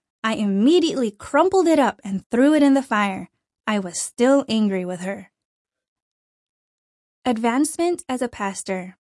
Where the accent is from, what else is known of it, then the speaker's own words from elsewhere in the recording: Ilocos Region, Philippines; born there; I was born in Ilocos Norte, Philippines, on December 10, 1968, the seventh of 10 children. Like most Filipinos, we were brought up as Catholics.